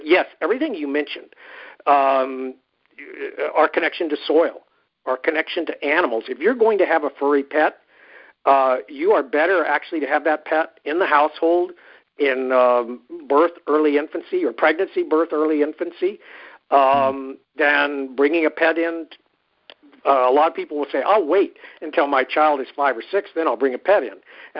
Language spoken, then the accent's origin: English; San Antonio, Texas, United States; I grew up in San Antonio in the 50s, and in addition to Mexican food, I'm sure I ate a lot of fried chicken